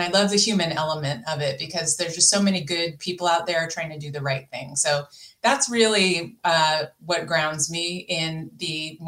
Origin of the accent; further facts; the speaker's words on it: California, United States; Well, I grew up in California in Napa County, so in the wine industry, but my family actually wasn't in it.